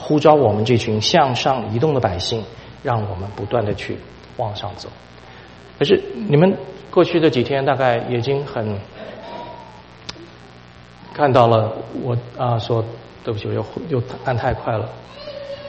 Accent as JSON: {"language": "Chinese", "country": "Taiwan", "said": "我们台湾话叫做后康"}